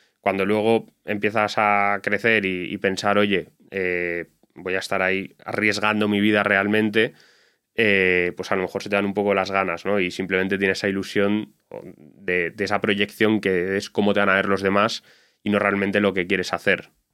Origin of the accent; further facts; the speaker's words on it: Madrid, Community of Madrid, Spain; also born or lived in Switzerland; Yo, mis padres son ambos argentinos, pero yo nací y me crié aquí en Madrid. Estudié en un colegio suizo, que mi educación fue en alemán.